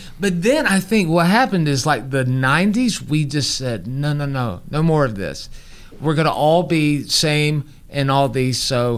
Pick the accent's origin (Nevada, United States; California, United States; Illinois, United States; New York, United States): Illinois, United States; Chicago; growing up in Chicago, like school was like the United Nations.